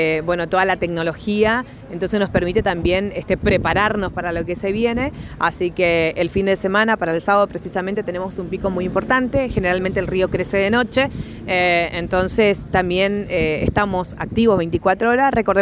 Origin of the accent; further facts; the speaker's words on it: Barranqueras, Chaco, Argentina; Nosotros que somos de Barranqueras